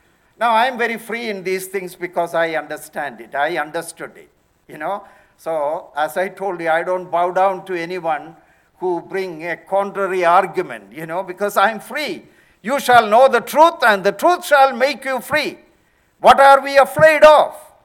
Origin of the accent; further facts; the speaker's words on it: India; Because we come from India, many of us from Kerala, and we have certain good traditions